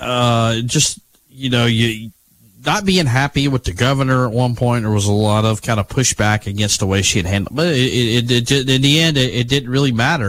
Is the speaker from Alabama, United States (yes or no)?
yes; Alabama, United States; You know, I grew up in Shelby County, and he couldn't even tell you who his congressman was.